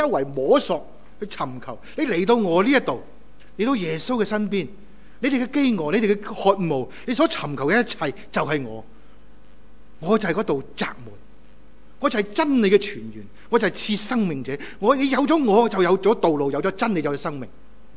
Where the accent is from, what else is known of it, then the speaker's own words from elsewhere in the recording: China; 我们东方思想的人，我们是中国人，东方思想的人